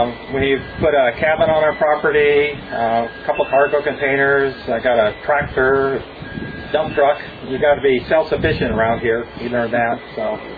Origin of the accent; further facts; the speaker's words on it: California, United States; And this is my third year here, and I'm from California, so this is such a neat environment compared to the congestion and everything in California